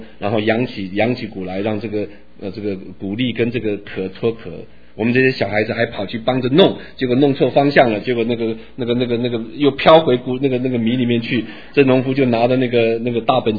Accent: Taitung, Taitung County, Taiwan; 我在台湾是在台东长大的，我在台东长大的时候，台东其实还是一个非常非常我不能说是落后，但是 developing

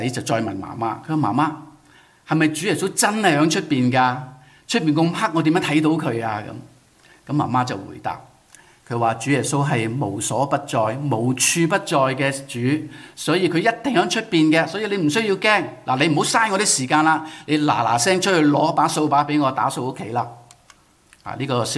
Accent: Hong Kong; first language Cantonese; Chinese is a second language; 我们大部分可能有些是香港来的，我们香港除了广东话是我们的母语

